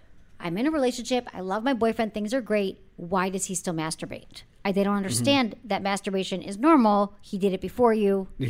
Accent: San Francisco, California, United States; I came from San Francisco. I'm so PC.

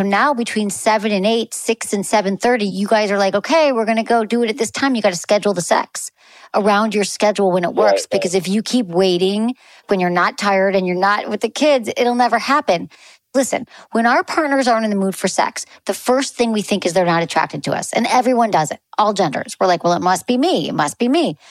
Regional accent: Michigan, United States; I'm from Michigan, but you're Minnesota.

